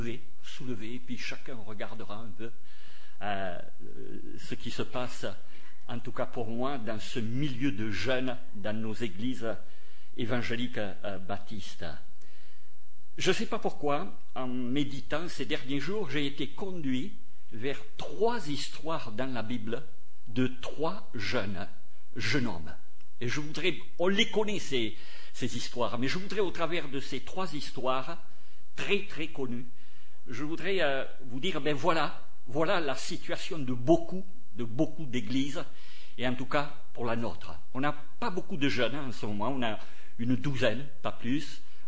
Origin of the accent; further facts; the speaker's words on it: Toulouse, Occitanie, France; Vous savez que je viens du fin fond de Toulouse